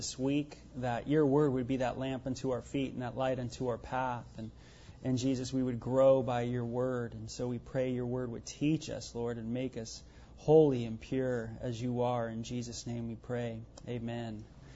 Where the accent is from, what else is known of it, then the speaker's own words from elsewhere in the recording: North Hollywood, California, United States; also born or lived in Encino; I was born in Encino. I was born in from North Hollywood. My parents lived on Sunset Boulevard